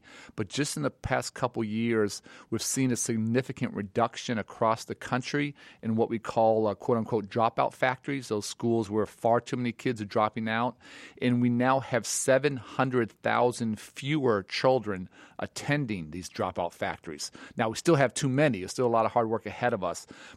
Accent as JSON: {"language": "English", "town": "Chicago", "region": "Illinois", "country": "United States", "tie": "born or raised there", "said": "whether it's, you know, Philly or, you know, my hometown of Chicago"}